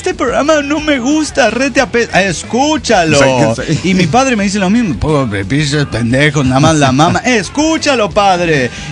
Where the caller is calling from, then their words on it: Ensenada, Baja California, Mexico; de Ensenada, Baja California.